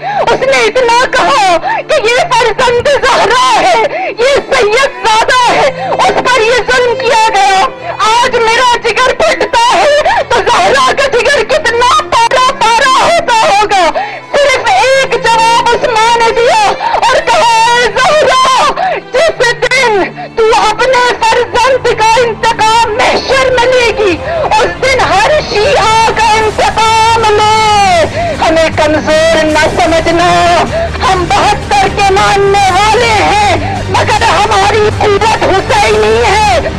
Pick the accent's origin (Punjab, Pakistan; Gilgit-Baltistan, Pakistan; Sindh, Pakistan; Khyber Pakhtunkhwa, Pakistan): Gilgit-Baltistan, Pakistan; میں خود گلگت بلتستان سے ہوں.